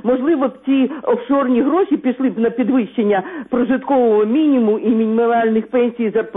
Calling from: Sumy Oblast, Ukraine

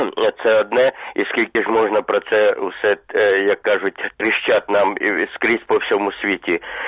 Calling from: Tavria, Ukraine; Я із Таврії до вас дзвонився

